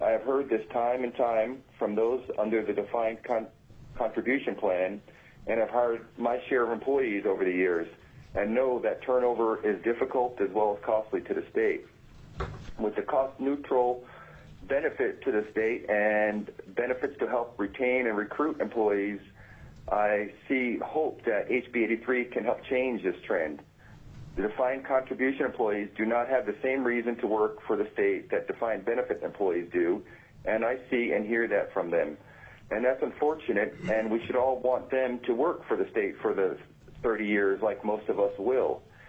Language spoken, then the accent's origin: English; Kodiak, Alaska, United States; I'm from Kodiak and representing myself.